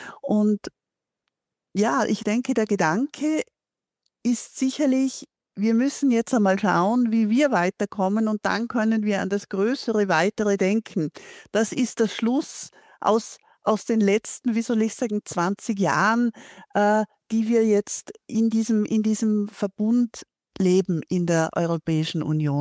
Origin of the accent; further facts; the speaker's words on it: Vorarlberg, Austria; Ich bin aus Vorarlberg